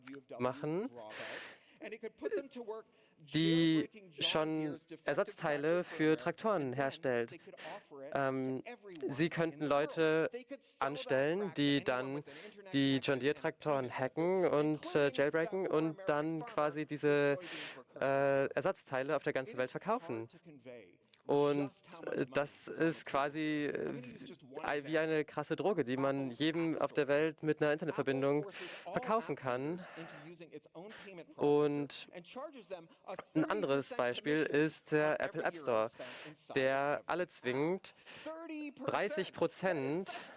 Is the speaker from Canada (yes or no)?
yes; Canada; German is a second language; Und wie alle guten Amerikaner bin ich Kanadier.